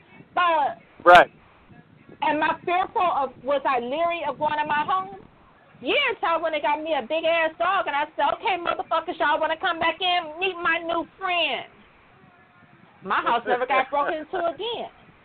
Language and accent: English; Michigan, United States; Yeah, I'm from Michigan, but guess what? We have dog parks here.